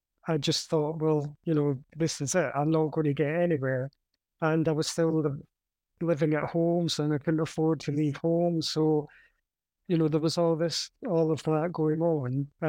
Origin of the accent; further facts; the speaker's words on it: Glasgow, Scotland, United Kingdom; I was from Glasgow, although we knew each other in Edinburgh, I had grown up in Glasgow